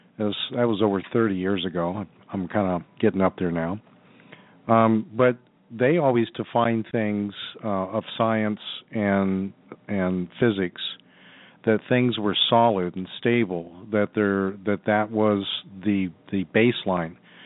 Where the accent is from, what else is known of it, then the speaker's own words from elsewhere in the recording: Arizona, United States; I was raised in Arizona. I spent 47 years there